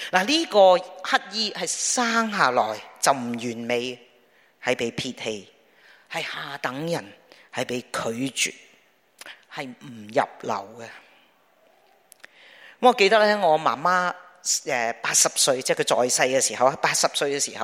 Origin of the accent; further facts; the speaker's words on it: Hong Kong; 我嚟自香港啊，咁我老人家啦